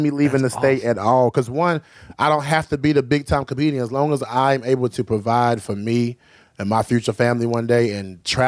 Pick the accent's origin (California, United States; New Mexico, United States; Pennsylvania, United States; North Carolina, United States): North Carolina, United States; Southern Pines; I'm from Southern Pines, North Carolina, not a big city, small town.